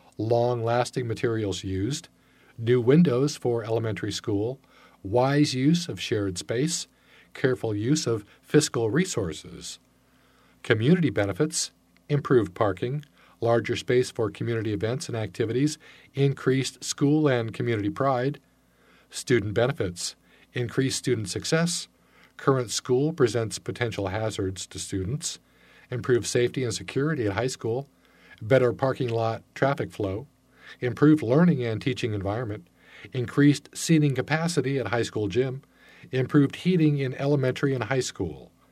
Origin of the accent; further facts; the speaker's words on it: Jefferson, United States; I grew up in Jefferson. I graduated from Jefferson High School in 1998. I bought my first home in Jefferson, and I will buy my next home in Jefferson.